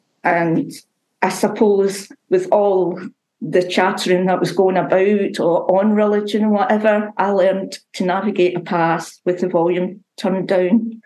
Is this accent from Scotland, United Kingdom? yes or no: yes; Scotland, United Kingdom; I came from totally unchurched, and people thought I ought to know. I mean, I grew up outside Glasgow